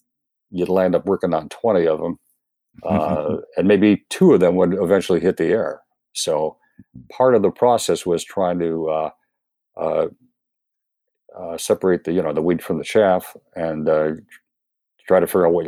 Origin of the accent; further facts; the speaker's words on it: Cleveland, Ohio, United States; I grew up in Slavic Village, really kind of a special place to me, at least in my heart. I know the neighborhood's not the same anymore, but I grew up at 6723 Siebert Avenue, which Siebert Avenue is one block north of Fleet Avenue